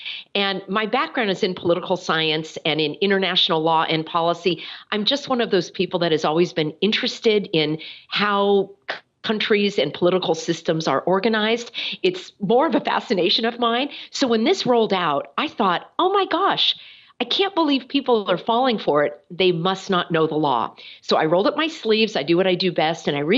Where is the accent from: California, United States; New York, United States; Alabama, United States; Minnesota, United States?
California, United States; Well, in my home state of California, which was the first state to shut down, I never gave in to the language calling it a lockdown.